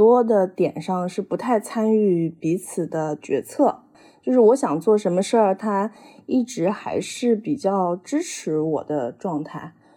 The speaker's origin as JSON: {"language": "Chinese", "town": "Hangzhou", "region": "Zhejiang", "country": "China", "tie": "born or raised there", "said": "因为我是杭州人，我从小长大环境"}